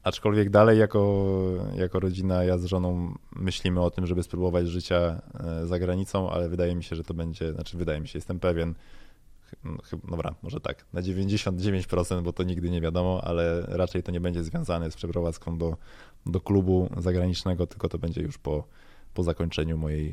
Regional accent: Warsaw, Masovian Voivodeship, Poland; jestem z Warszawy, więc to dla mnie znaczy trochę więcej niż, nie wiem, kolejne trofeum w kolejnym klubie, tak? Ja jestem stąd

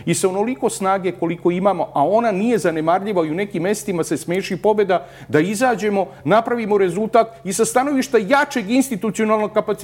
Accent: Novi Sad, Vojvodina, Serbia

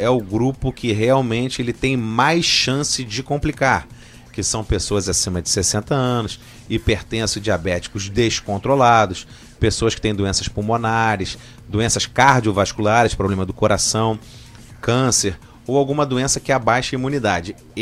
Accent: Brazil; Porque a gente é brasileiro.

